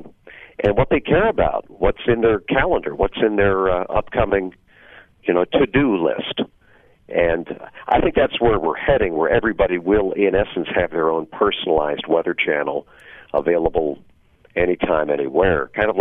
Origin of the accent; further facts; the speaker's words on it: Pennsylvania, United States; I had never been to the Twin Cities before. I grew up in Pennsylvania